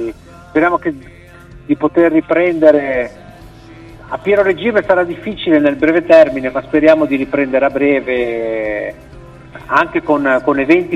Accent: Genoa, Liguria, Italy; No, poi sono genovese, quindi

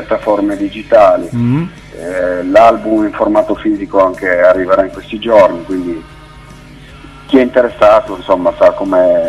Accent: Piedmont, Italy; ci sono almeno dalle nostre parti in Piemonte ci sono pochi locali

